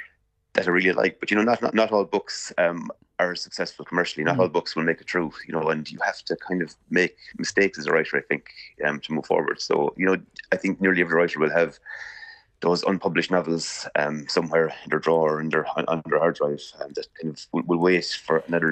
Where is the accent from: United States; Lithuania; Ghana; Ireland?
Ireland; Munster; People are living in a village in North Tipperary. It's a fictionalized version of my hometown